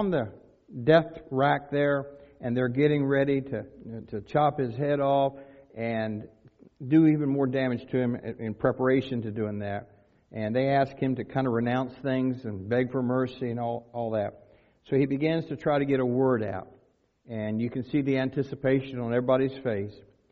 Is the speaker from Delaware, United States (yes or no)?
yes; Frankfort, Delaware, United States; he's from our hometown in Frankfort, Delaware, or my hometown in Frankfort, Delaware.